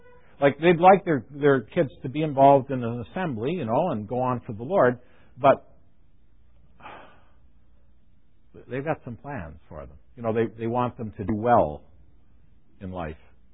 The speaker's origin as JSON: {"language": "English", "town": "St. Catharines", "region": "Ontario", "country": "Canada", "tie": "born or raised there", "said": "When I grew up in St. Catharines, that was the passion of the elders in the local area."}